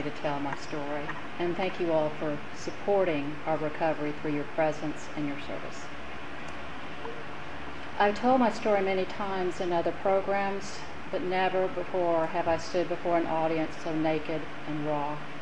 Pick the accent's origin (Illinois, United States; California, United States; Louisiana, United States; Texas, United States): Texas, United States; Dallas; I grew up in Dallas, Texas, fourth of six children born to parents whose ancestors had been pioneers and community leaders